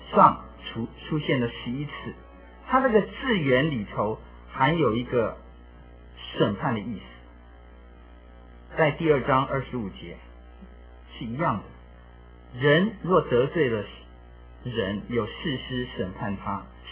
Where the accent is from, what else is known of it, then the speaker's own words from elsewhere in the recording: China; 我们中国人特别是教导孩子的时候，有时候常常告诉他说，你要把你那种感觉收起来，你要坚强。